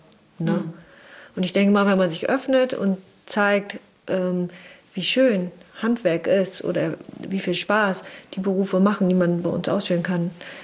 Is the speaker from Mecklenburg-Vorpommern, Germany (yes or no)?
yes; Wismar, Mecklenburg-Vorpommern, Germany; Ja, wir lieben Wismar, wir kommen aus Wismar